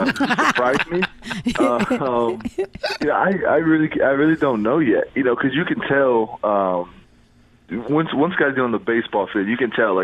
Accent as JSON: {"language": "English", "region": "Ohio", "country": "United States", "tie": "born or raised there", "said": "It started, you know, when I grew up over in Ohio"}